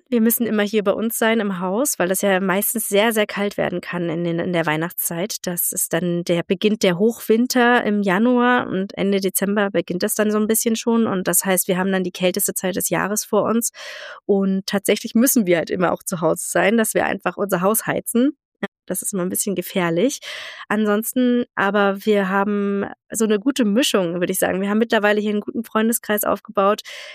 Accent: Northern Germany, Germany; wir kommen ja auch aus Norddeutschland, bei uns isst man der Kartoffelsalat an Heiligabend

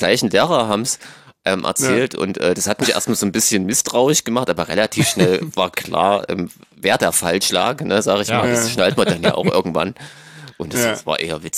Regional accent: East Germany, Germany; ich kann sie aufgrund meines Dialekts gar nicht verleugnen

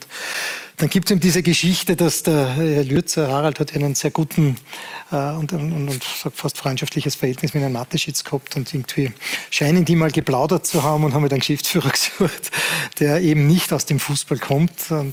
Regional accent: Salzburg, Austria; Und man hat natürlich als Salzburger immer Kontakt

